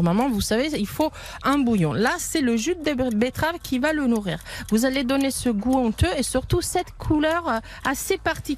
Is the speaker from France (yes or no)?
no; Italy; vous savez, je suis italienne.